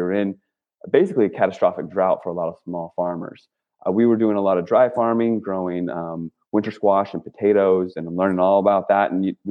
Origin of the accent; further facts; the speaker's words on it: Virginia, United States; I grew up in Virginia. I went to Virginia Tech.